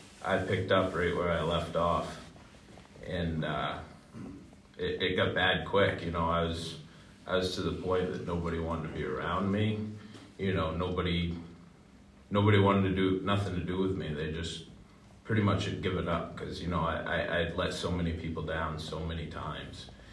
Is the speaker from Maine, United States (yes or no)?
yes; Peru, Maine, United States; I'm actually from a town called Peru, Maine. The population is like 1,400.